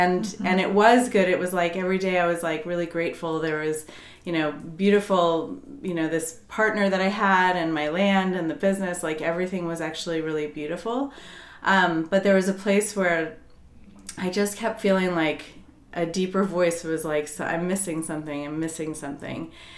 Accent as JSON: {"language": "English", "region": "Colorado", "country": "United States", "tie": "born or raised there", "said": "I'm from Colorado originally. Grew up in the mountains. Very earthy and spiritual"}